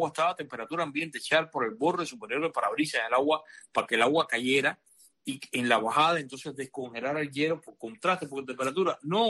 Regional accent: Cuba; now in Miami, United States; yo soy una persona cubano tropical, como tú que me estás escuchando, y aparte de eso vivo en Miami

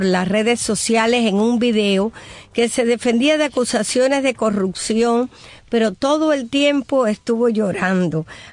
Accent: Cuba

